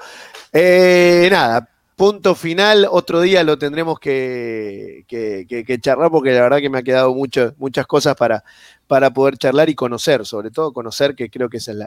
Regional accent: Argentina; me pregunta si soy argentino, sí, soy argentino.

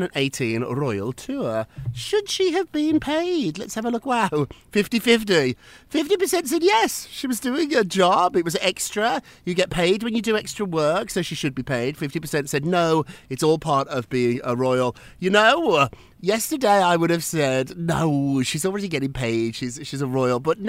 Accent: United Kingdom; as a Brit

